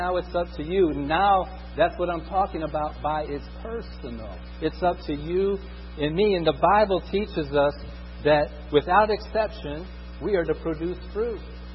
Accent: Indiana, United States; Now, I grew up in Indiana.

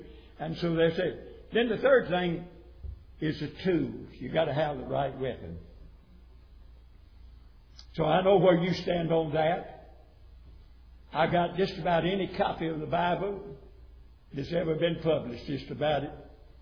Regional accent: United States; Now, I was born in America, but this is not my country. It's the one I live in. It's the one that I was raised in.

